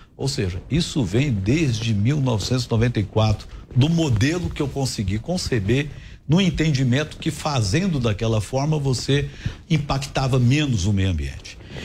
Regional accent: Goiás, Brazil; born there; meus filhos nasceram lá, e diz que mãe é quem cria, então é minha terra-mãe, embora eu tenha nascido em Goiás.

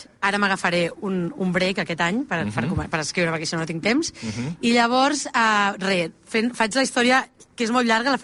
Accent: Barcelona, Catalonia, Spain; soc de Barcelona, tal.

